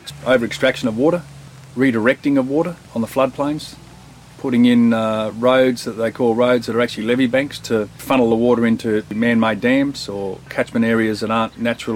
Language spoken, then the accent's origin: English; Wentworth, New South Wales, Australia; born there; I was born in Wentworth, here where we were sitting. And I was fifth generation on a farm that's about 70 kilometres up the Darling River. We've had that for around 145 years now.